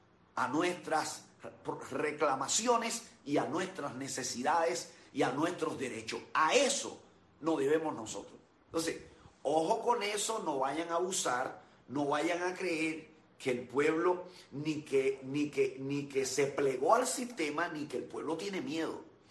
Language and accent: Spanish; Cuba; Nosotros como ciudadanos cubanos accionamos y apoyamos 100% a los ciudadanos cubanos.